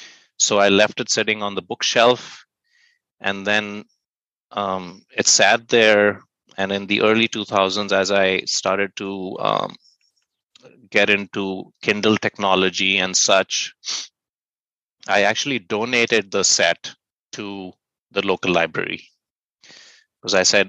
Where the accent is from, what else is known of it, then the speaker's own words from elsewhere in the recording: India; I grew up in India, and I was very fortunate to have been in a family that was a very liberal Hindu-focused family